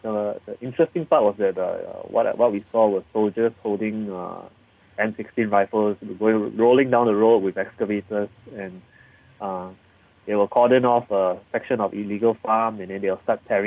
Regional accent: Singapore; as a Singaporean, we don't really see protests very often.

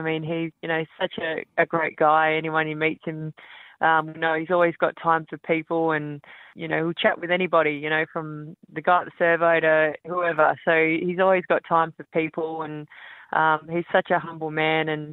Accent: Port Adelaide, South Australia, Australia; it was good fun for myself and sisters growing up in the Port Adelaide Footy Club, and getting to watch Dad play

